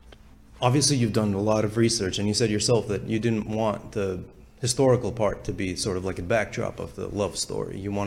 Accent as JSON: {"language": "English", "country": "Albania", "moved": "yes", "lives_now": "Massachusetts, United States", "said": "I'm from Massachusetts. We have a great, I'm originally Albanian. We have a great Albanian population with undocumented immigrants."}